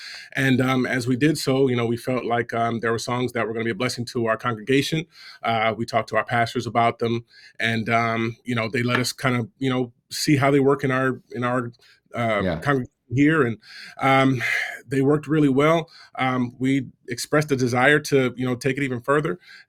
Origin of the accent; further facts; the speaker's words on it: Georgia, United States; And so, you know, in my context, I grew up in Georgia, and so we didn't really have a youth band so much going on